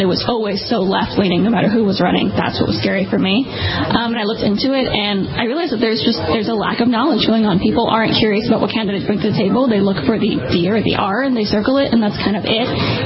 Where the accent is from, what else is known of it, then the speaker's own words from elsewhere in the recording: Manhattan, New York, United States; It's always been a conversation growing up in Manhattan.